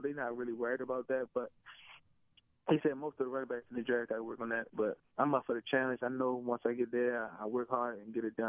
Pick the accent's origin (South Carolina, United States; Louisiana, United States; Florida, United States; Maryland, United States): Maryland, United States; Baltimore; I'm from Baltimore. I grew up being a Ravens fan.